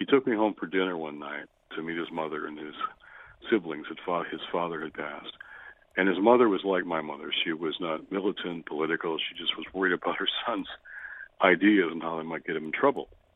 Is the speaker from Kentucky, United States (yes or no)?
no; Detroit, Michigan, United States; And I start with my own story in Detroit, where I grew up